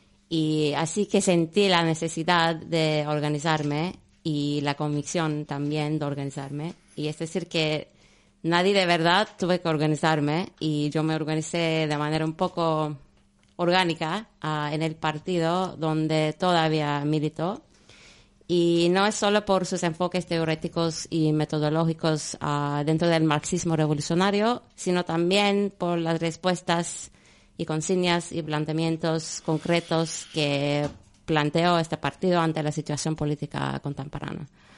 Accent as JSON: {"language": "Spanish", "country": "Turkey", "second_language": "Spanish", "lives_now": "Spain", "said": "soy de Turquía y estoy aquí por un año para hacer un estudio."}